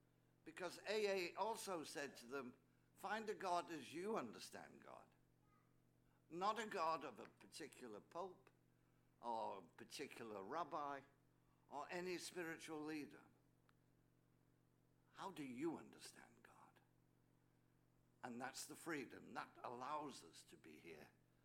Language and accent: English; England, United Kingdom; now in United States; So I'm a priest from England.